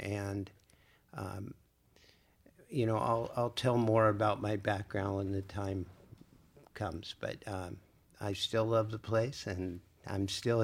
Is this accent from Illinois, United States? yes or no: no; Seattle, Washington, United States; also born or lived in Alaska; I grew up in Seattle, had traveled a lot, just returned from a very rural part of Alaska, commercial fishing